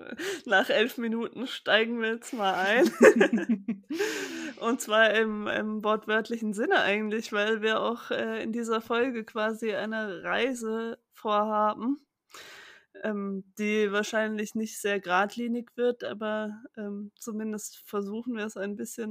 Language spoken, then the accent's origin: German; Karlsruhe, Baden-Württemberg, Germany; Also meine Heimat, wenn mich jemand fragt, was ist deine Heimat, würde ich immer sofort sagen, Karlsruhe. Da bin ich aufgewachsen, groß geworden und immer wenn ich dort bin, wenn ich aus dem Bahnhof rauskomme und mich Karlsruhe begrüßt, dann weiß ich, hier bin ich zu Hause.